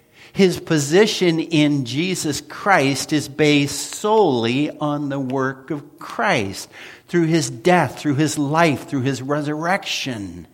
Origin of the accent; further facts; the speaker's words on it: Oklahoma, United States; I grew up in Oklahoma, wind from a tornado.